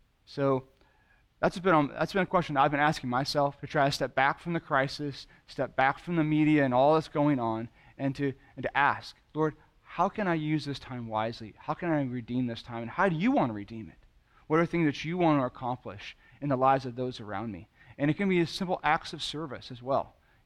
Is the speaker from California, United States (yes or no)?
yes; California, United States; He and I grew up together in California, and we were good friends in fourth grade